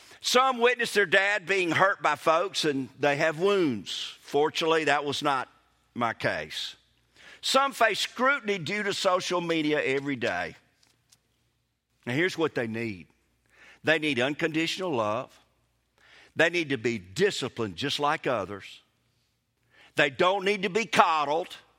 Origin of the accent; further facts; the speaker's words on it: Kosciusko, Mississippi, United States; I grew up in Kosciuszko